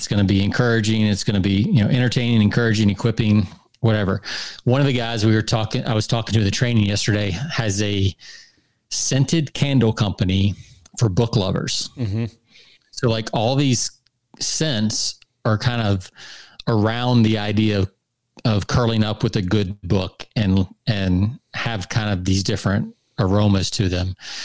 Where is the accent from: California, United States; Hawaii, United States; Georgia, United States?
Georgia, United States; Atlanta; But I grew up in Atlanta. I was born in Atlanta. So literally it's probably in my blood.